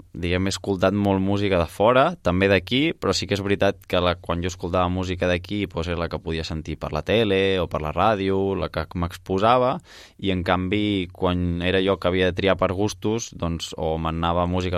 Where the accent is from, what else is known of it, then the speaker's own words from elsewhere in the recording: Manresa, Catalonia, Spain; now in Barcelona, Spain; jo sóc de Manresa i ara estic vivint a Barcelona